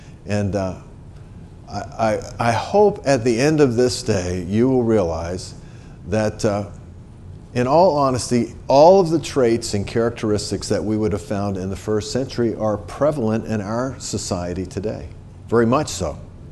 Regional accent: East Coast, United States; born there; I was born on the East Coast. You didn't see anything like that on the East Coast.

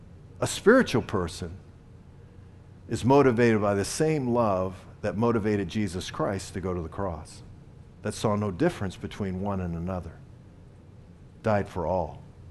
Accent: the South, United States; but I was raised in the South, and church was a part of the ethos of the South, and we were raised in the church

